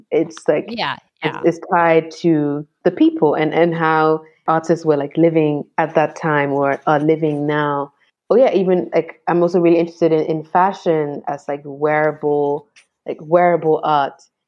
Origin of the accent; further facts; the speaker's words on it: Ghana; especially sort of like being Ghanaian. And like, if I was just understanding Ghana's art in terms of painting and sculpture, I would be missing so much.